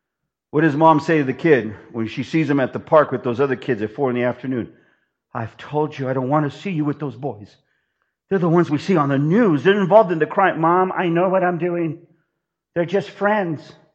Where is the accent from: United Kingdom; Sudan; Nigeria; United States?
United States; Los Angeles, California; born there; I was born in East L.A., right next to the freeway, the big general hospital across the freeway from the White Memorial. That's ground zero for me.